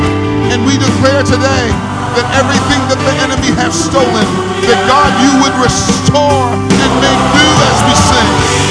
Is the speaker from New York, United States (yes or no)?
yes; New York City, New York, United States; I married a Canadian girl, and I'm from New York City. She's from the country, I'm from the city